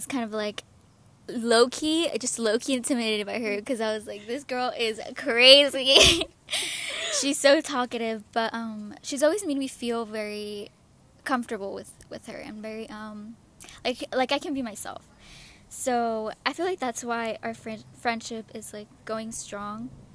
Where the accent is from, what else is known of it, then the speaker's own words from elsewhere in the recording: Santa Rosa, California, United States; I'm 17 years old, and I do have a late birthday, which kind of sucks. But I'm also from Santa Rosa, well, Sonoma County, California. I am Mexican-American. My parents came from Guanajuato, Mexico.